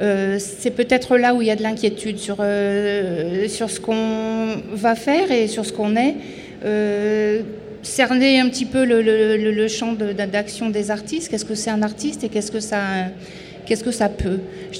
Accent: Marseille, Provence-Alpes-Côte d'Azur, France; on est Marseillais presque tous

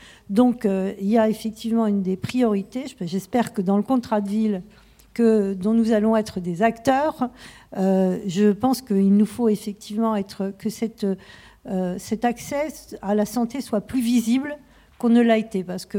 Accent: Marseille, Provence-Alpes-Côte d'Azur, France; je suis Belle de Mai

